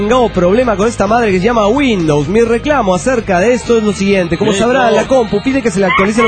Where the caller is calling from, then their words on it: Lima, Peru; de Lima, Perú.